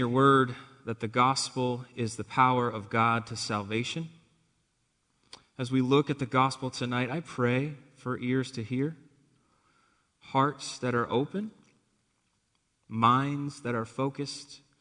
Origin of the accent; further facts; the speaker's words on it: Massachusetts, United States; I'm from Massachusetts, so I was raised correctly as a Red Sox fan.